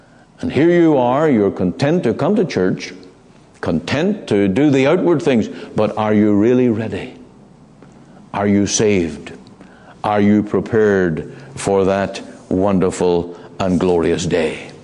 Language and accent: English; Ireland; Now, I come from Ireland, and it's a very Roman Catholic country, much of it.